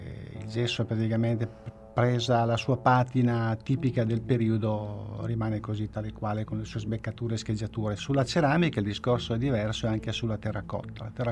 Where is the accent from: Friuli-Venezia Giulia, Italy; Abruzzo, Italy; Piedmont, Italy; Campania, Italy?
Piedmont, Italy; Turin; now in Rome, Italy